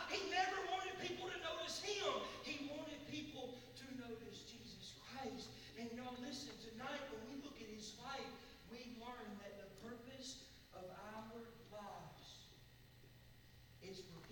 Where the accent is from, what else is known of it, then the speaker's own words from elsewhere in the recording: Alabama, United States; And I'm American, Alabamaized, okay?